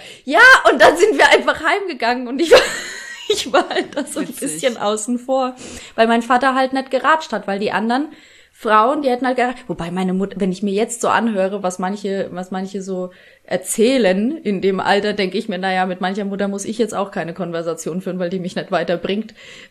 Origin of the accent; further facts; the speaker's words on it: Bad Kissingen, Bavaria, Germany; Ich bin am Rande von Bad Kissingen groß geworden, ist ein Kurort. Nebendran ist der Stadtteil Winkels. Da bin ich in den Kindergarten gegangen